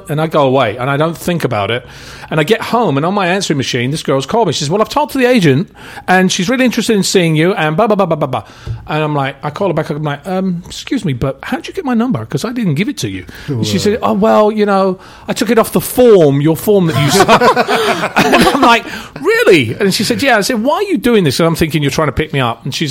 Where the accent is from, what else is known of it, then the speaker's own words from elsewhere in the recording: England, United Kingdom; accent: English; And I said, yeah, I'm English. I had a much stronger English accent at the time.